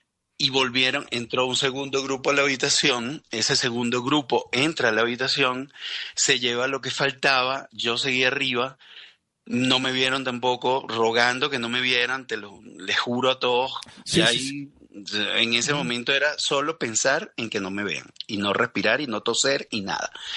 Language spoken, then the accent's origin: Spanish; Venezuela; also born or lived in Spain; Yo soy español venezolano y solo tenía el español en mi bolsillo y tomé también el venezolano.